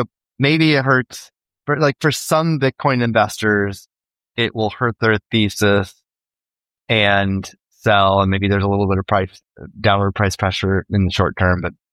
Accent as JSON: {"language": "English", "country": "United States", "said": "And I guess we're American, yay."}